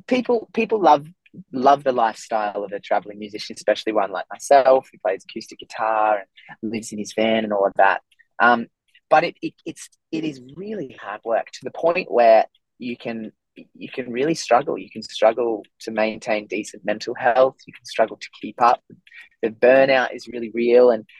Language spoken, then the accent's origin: English; Murrumbilla, New South Wales, Australia; I'm not a city guy. I'm a small town guy. I grew up in Murrumbilla on the far south coast, and I love small towns